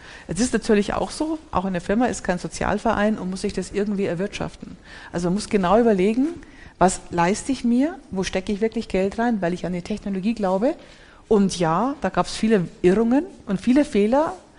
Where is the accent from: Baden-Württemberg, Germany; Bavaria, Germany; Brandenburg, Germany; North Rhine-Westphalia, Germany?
Bavaria, Germany; Ich bin aus Bayern, das läuft eh von selber